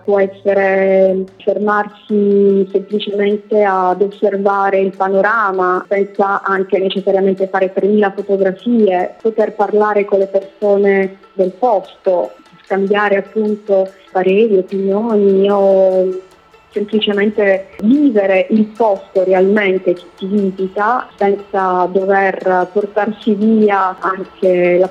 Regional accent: Sardinia, Italy; Sono sarda e mi dispiace tantissimo quando le persone si portano via dalle spiagge della Sardegna i minerali

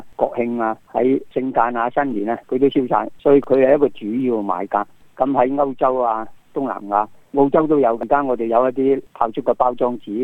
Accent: Taipa, Macau; 而家氹仔咧，我每年我翻去拜山嗰陣咧

